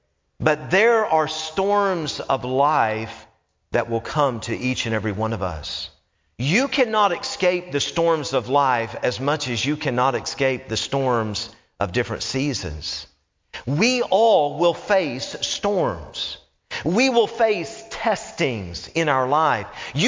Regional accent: Knoxville, Tennessee, United States; I know when I grew up in Knoxville, Tennessee, when the weatherman said snow was coming, it was a lot different in Tennessee than it is around here

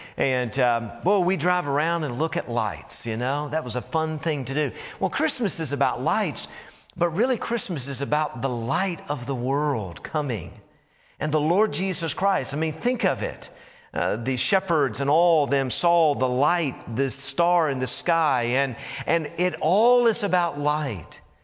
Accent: Tennessee, United States; I grew up in Tennessee, and we would find streams in the mountains

